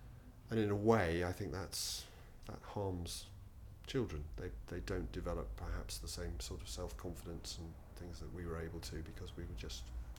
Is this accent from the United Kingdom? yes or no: yes; East of England, United Kingdom; I grew up on a farm in Essex, fruit farm.